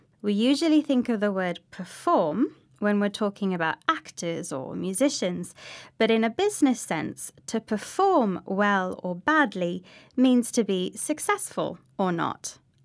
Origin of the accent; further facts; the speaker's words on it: United Kingdom; as it seems we British are complaining more than we used